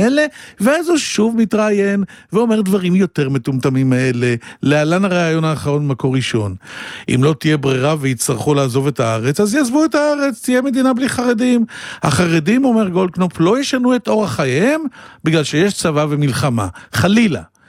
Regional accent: Holon, Tel Aviv District, Israel; born there; נולדתי בחולון, ועבדתי קשה, ומשפחה די דלה, ועם המזרחית ספרדיה

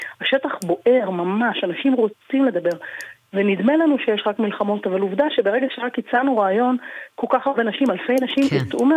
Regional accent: Tel Aviv, Tel Aviv District, Israel; שגדלתי בתל אביב, הייתי ילדה חרדית בתל אביב

